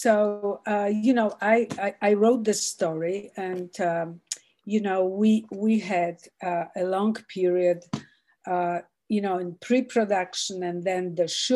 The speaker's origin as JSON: {"language": "English", "country": "Poland", "lives_now": "Canada", "said": "Canada, since this is where I immigrated from Poland."}